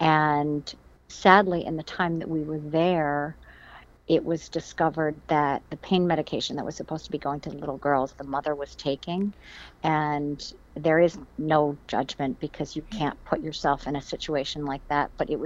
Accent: East Coast, United States; now in Chicago, United States; And then I was from the East Coast and moved out to Chicago to go to Northwestern

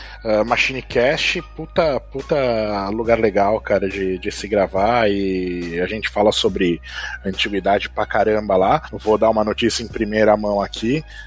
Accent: São Paulo, Brazil; tem eu, que sou de Sampa

